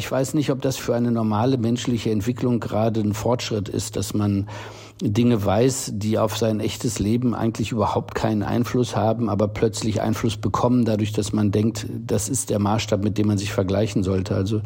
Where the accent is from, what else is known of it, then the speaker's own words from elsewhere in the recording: Germany; Also ich bin aufgewachsen in dem Gefühl, dass man sich eigentlich eher schlecht fühlte, Deutscher zu sein